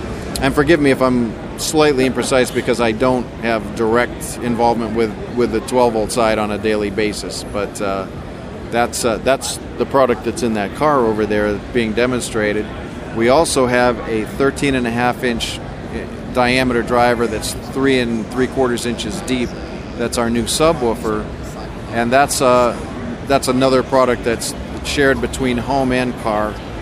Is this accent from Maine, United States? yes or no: yes; Ogunquit, Maine, United States; I grew up in Ogunquit, Maine, in the restaurant and nightclub business